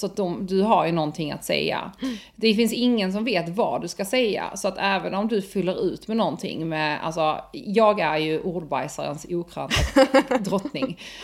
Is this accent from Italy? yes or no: no; Poland; now in Sweden; jag är från Polen. Med, alltså, det, påsken är ju en stor högtid hos oss katoliker.